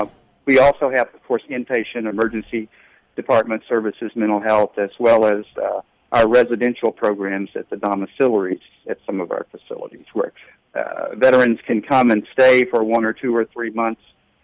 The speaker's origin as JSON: {"language": "English", "town": "Beaumont", "region": "Texas", "country": "United States", "tie": "born or raised there", "said": "Well, I'm a Texan through and through. I was born in Beaumont, Texas"}